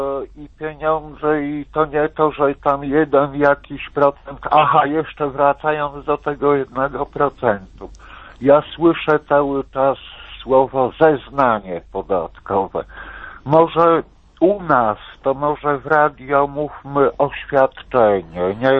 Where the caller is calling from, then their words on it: Wasiłków, Podlaskie Voivodeship, Poland; jestem z Wasiłkowa, jestem osobą niepełnosprawną też